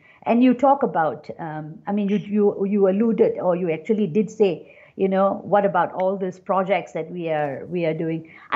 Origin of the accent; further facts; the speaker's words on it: Penang, Malaysia; now in Klang Valley, Malaysia; I come from Penang and I come to the Klang Valley and I'm living in my brother's house in somewhere in Putra Heights.